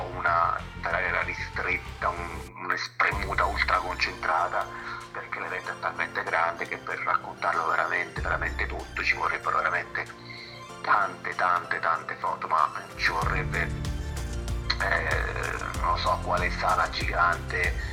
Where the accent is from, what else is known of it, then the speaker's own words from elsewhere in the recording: Marche, Italy; faccio molta provincia vicino del mio paese, San Vettore di Tronto